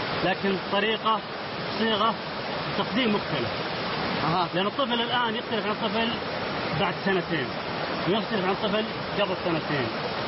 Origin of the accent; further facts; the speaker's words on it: Hail, Hail Province, Saudi Arabia; مدينة حايل، لأني طبعا من مواليد مدينة حايل.